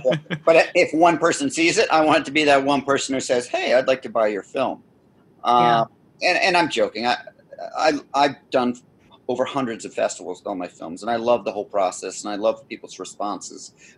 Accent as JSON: {"language": "English", "region": "Scotland", "country": "United Kingdom", "said": "I'm Scottish"}